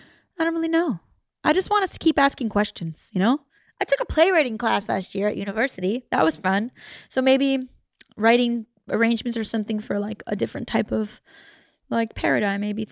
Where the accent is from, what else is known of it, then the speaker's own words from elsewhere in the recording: Canada; I'm Canadian.